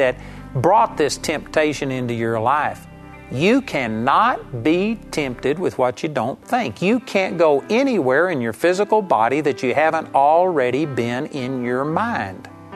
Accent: Arlington, Texas, United States; I was raised in Arlington, Texas. I was a hick from Texas.

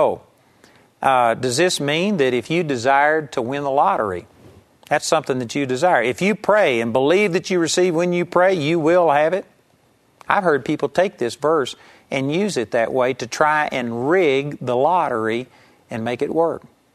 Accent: Arlington, Texas, United States; I grew up in Arlington, Texas, and when we first got really turned on to the faith movement

